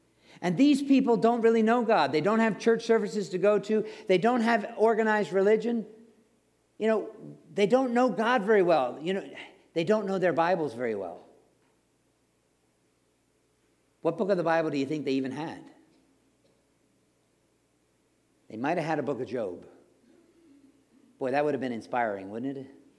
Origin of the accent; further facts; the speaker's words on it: Baltimore, Maryland, United States; I think of I-95, because that's where I grew up in Baltimore, and 95 was near us.